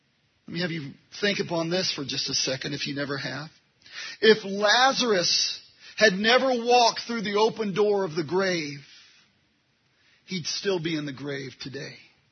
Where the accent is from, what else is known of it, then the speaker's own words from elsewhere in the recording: California, United States; now in Illinois, United States; Well, I never thought I'd be living in Illinois. I was growing up in California.